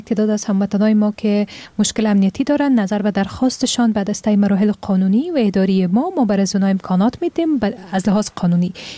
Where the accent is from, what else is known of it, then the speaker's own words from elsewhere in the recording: Afghanistan; به عنوان یک افغان